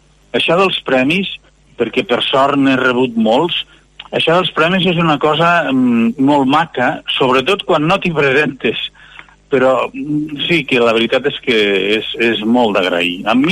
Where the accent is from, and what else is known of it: Lleida, Catalonia, Spain